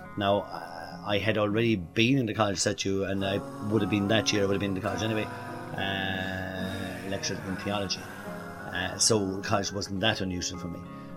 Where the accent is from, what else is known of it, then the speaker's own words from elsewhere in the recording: Drumcolliher, Munster, Ireland; I'm from Drumcolliher originally, which is out in West Limerick, just about 9 miles south of Newcastle West. And I'm working here in Mary Immaculate College as chaplain and as a lecturer. So I'm here as Roman Catholic priest as well.